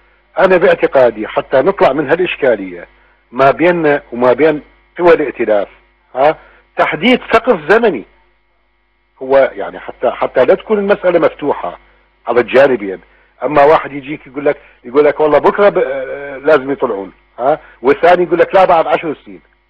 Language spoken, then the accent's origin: Arabic; Iraq; من اجل مستقبل بلدنا العراق.